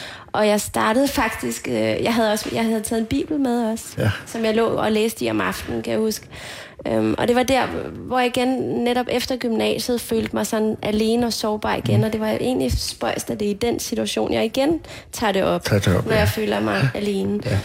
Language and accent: Danish; Copenhagen, Capital Region of Denmark, Denmark; Jeg er født og opvokset inde i Strædet i København